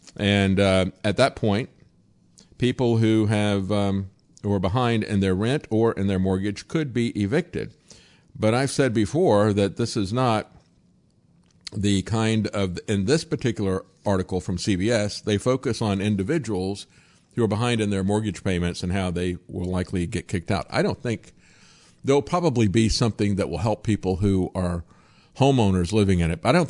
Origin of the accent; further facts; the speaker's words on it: New Jersey, United States; I'm from New Jersey. You from Jersey? I'm from Jersey, too.